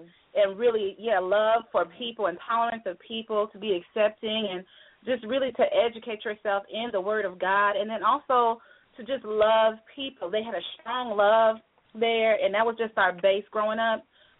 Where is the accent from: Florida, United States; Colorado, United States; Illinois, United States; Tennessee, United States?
Illinois, United States; Freeport; now in Jackson, United States; We come here from Freeport, Illinois, a little bitty town called Freeport, Illinois